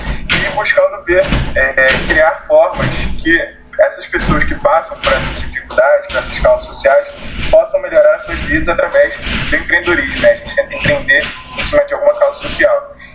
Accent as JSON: {"language": "Portuguese", "region": "Rio de Janeiro", "country": "Brazil", "said": "eu sou daqui do Rio, sou carioca"}